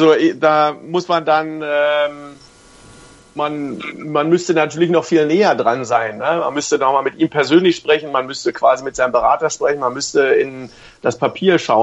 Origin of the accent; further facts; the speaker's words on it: Berlin, Germany; now in Hanover, Germany; Ich bin ja hinzugezogen, bin in Berlin groß geworden, sozialisiert und so weiter.